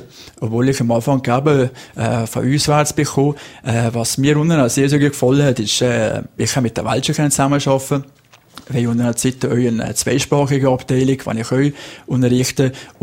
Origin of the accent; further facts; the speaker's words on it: Valais, Switzerland; wir sind Walliser